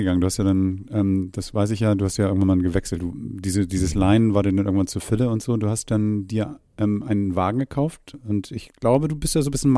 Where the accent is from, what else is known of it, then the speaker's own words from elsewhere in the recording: Hamburg, Germany; Ich komme ja auch aus Hamburg